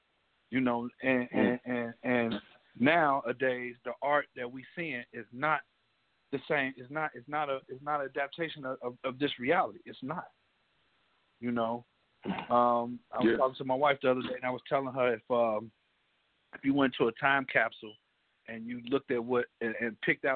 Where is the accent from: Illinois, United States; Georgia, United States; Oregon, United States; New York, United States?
Illinois, United States; Chicago; A lot of us, and I come from Chicago, and a lot of us, you know, mm-hmm.